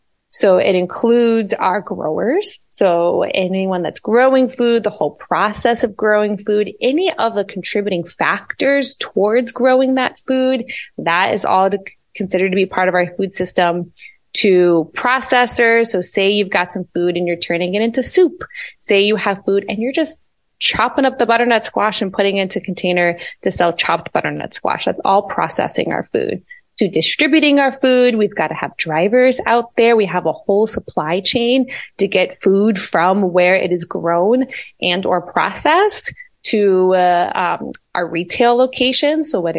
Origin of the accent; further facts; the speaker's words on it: New Orleans, Louisiana, United States; I tell folks I'm originally from New Orleans before all of the things, and New Orleans has this incredible